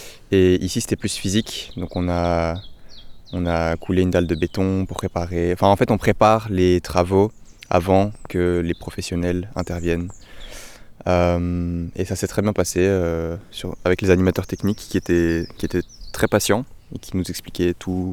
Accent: Brussels, Belgium; De Belgique, Bruxelles.

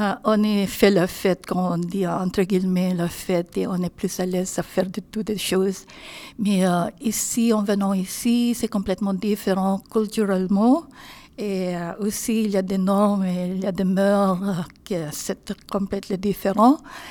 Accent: Philippines; moved away; je viens de Philippines.

